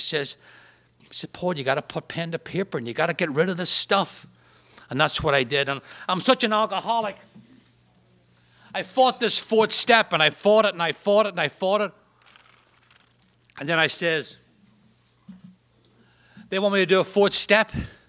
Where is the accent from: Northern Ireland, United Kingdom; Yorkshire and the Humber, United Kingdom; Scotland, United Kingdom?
Northern Ireland, United Kingdom; I grew up in Northern Ireland, as I said, during the Troubles.